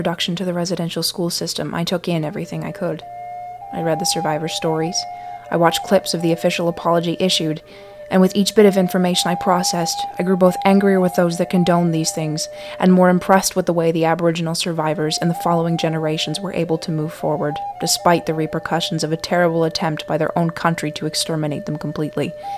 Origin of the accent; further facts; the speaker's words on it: Atlantic Canada, Canada; You see, I'm from Atlantic Canada, a place that had been home to only one residential school, which was located in Chibinacadie, Nova Scotia.